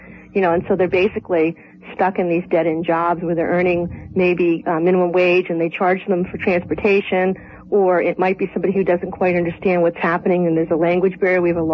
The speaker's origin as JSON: {"language": "English", "region": "Rhode Island", "country": "United States", "said": "I'm from Rhode Island."}